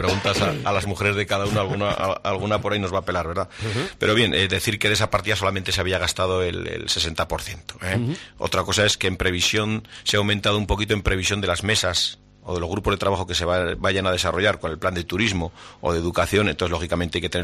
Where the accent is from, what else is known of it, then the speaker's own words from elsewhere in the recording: Fustiñana, Navarre, Spain; el de Fustiñana, que es mi pueblo, en el monte no puede hacer un desarrollo